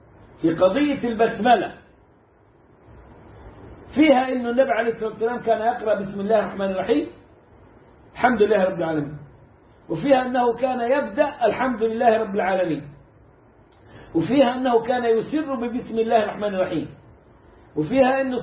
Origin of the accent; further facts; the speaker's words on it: Egypt; عندنا في مصر الجمعية الشرعية تجهر بالبسملة على مذهب الشافعي